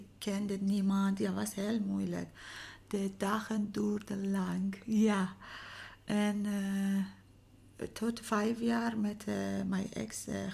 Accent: Iran; Dutch is a second language; moved away as an adult; now in Netherlands; Ik kom uit Iran. Ik ben 45 jaar. Ik ben bijna 9 jaar in Nederland gekomen. En nu met mijn zonnetje alleen wonen.

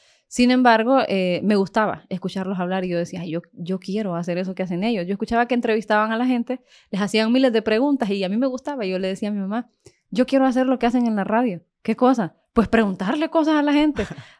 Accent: Omoa, Cortés, Honduras; yo vengo de un lugar en donde tampoco había luz eléctrica cuando yo, pues, en mi infancia y eso, en mi adolescencia. Vengo de un sector de Omoa, Puerto Cortés. Yo soy de la costa, de las bellas playas.

